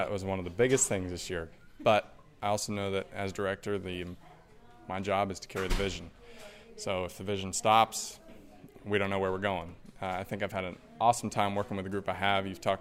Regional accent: Cookeville, Tennessee, United States; I'm from Cookeville, Tennessee

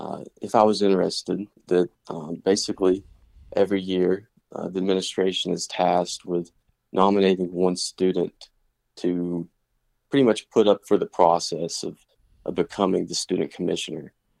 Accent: Crossville, Tennessee, United States; So I'm from Crossville, Tennessee. So really not that far from Tech.

